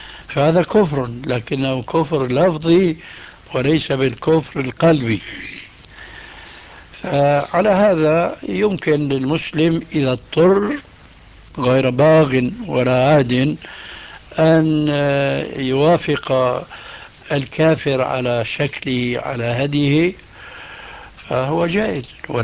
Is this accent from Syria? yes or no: yes; Syria; فأخذ ينكل بالإسلاميين كما يقولون عندنا في سوريا عن أبو جلب